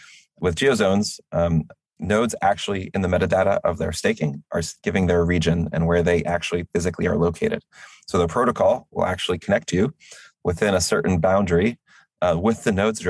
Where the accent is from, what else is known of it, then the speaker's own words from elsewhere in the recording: United States; I am an American. I am, the U.S. our company is based out of the U.S.